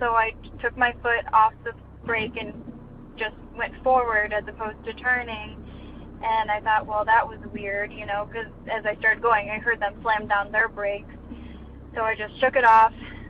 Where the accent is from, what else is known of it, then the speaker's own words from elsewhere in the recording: Big Rock, Illinois, United States; I'm from Big Rock, Illinois